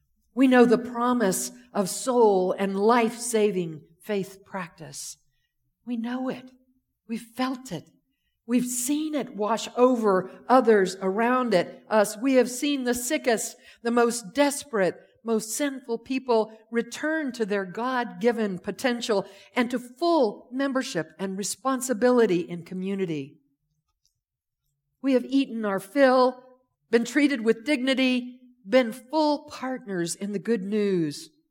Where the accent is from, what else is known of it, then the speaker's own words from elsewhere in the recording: Deep South, United States; as a child growing up in the Deep South, I was born and bred to wait for the man who was going to save me